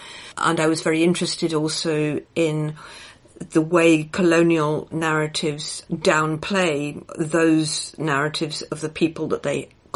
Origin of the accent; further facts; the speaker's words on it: Greenwich, London, United Kingdom; As a child, I grew up near Greenwich